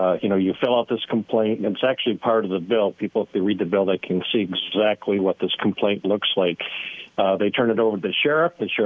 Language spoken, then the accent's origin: English; Troy, Michigan, United States; now in Gaylord, United States; I grew up in Troy, but I've been up here for almost 30 years.